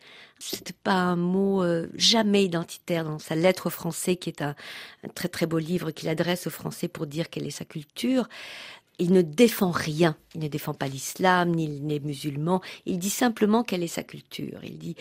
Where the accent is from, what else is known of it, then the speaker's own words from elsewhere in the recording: Algeria; now in France; je suis née dans l'Algérie coloniale, que j'ai grandi dans l'Algérie indépendante et que je suis en France depuis plusieurs années maintenant et que je suis une femme des deux mondes.